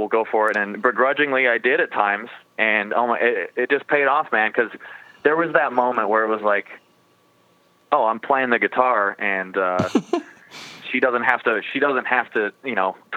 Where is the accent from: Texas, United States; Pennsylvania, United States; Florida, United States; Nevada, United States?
Nevada, United States; Las Vegas; growing up in Vegas, it was everything's easy, everything's cheap, and there's parking, and there's no traffic.